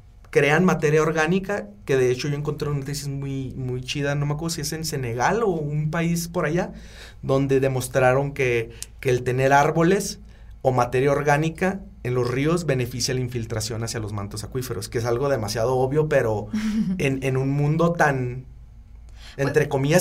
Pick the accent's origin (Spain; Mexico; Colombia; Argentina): Mexico; Ciudad Juárez, Chihuahua; Yo soy de Ciudad Juárez.